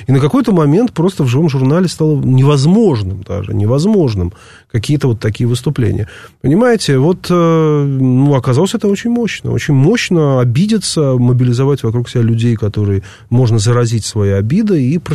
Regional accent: Russia; Ну, я был иностранец. Я был россиянин, необразованный, темный.

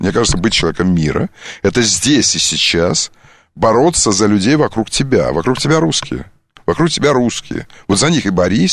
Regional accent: Siberia, Russia; Я сибиряк, тебе этого не разрешу. Я как сибиряк, тебе этого не разрешу.

